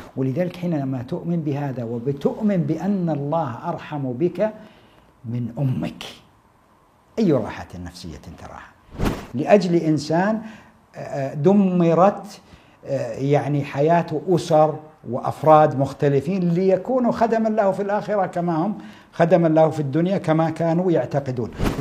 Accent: Buraidah, Al-Qassim, Saudi Arabia; born there; من مواليد مدينة بريدة 1376 للهجرة.

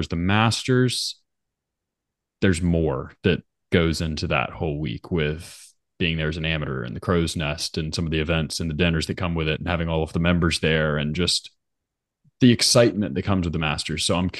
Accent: Charlotte, North Carolina, United States; I'm from Charlotte. I've played Pinehurst 30 times.

